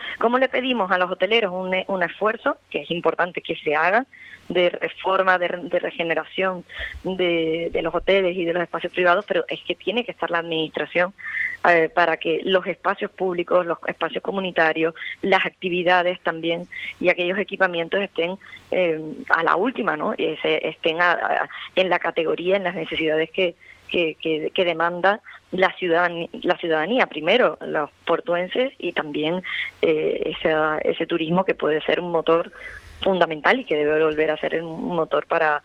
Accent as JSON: {"language": "Spanish", "town": "Puerto de la Cruz", "region": "Canary Islands", "country": "Spain", "tie": "born or raised there", "said": "Tú sabes que yo me crié en el Puerto de la Cruz, era cosmopolita, vanguardista"}